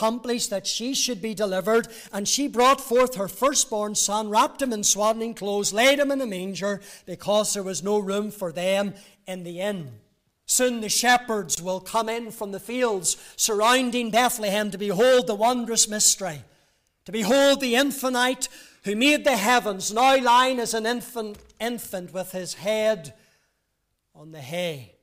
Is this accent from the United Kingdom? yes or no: yes; Northern Ireland, United Kingdom; born there